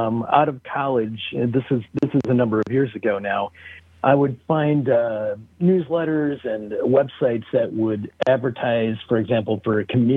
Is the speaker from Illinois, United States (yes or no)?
yes; Peoria, Illinois, United States; now in Madison, United States; I'm from Peoria, Illinois. I've been in, but I've been in Madison, Wisconsin, for many years.